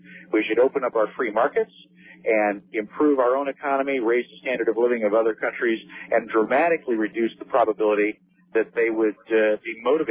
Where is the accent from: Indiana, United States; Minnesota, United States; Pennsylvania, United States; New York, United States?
Indiana, United States; Hammond; born there; now in Austin, United States; I was born in Hammond, Indiana. I currently live in Austin, Texas.